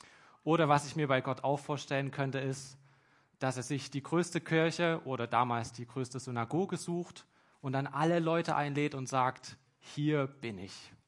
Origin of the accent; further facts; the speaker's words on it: Marienberg, Saxony, Germany; Reizenheim ist ein kleines Kaff mit 300 Einwohnern, liegt ein paar Kilometer entfernt von meiner Heimatstadt Marienberg in Sachsen an der tschechischen Grenze.